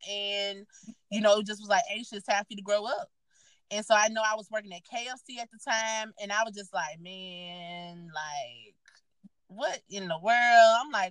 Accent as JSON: {"language": "English", "town": "Holmes County", "country": "United States", "tie": "born or raised there", "said": "we had people from my hometown just dogging my hometown. I'm like, we live here. I said, like, if don't nobody else supposed to be taking up for Holmes County, we supposed to be taking up for Holmes County."}